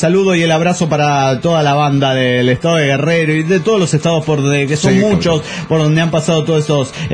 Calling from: Caracas, Capital District, Venezuela; de Caracas, Venezuela.

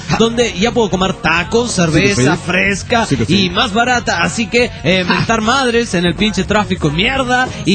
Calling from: Juliaca, Puno, Peru; Hola, desintegrado … de Juliaca.

